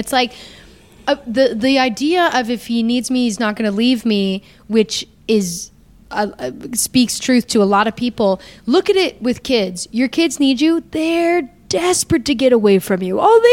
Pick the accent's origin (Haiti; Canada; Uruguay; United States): Canada; we're both Canadian